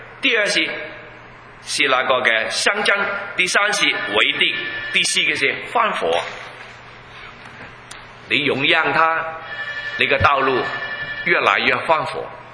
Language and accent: Chinese; Guangdong, China; Chinese is a second language; 你我是广东人啊